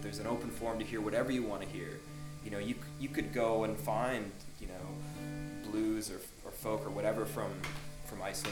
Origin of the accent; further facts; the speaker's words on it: Calgary, Alberta, Canada; because I grew up in Calgary in Canada